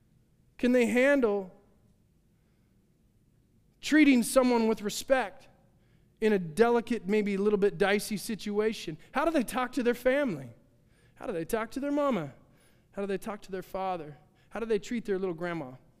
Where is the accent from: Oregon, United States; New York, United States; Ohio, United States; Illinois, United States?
Oregon, United States; Corvallis; I grew up in a Pentecostal church. I grew up in AG in Corvallis.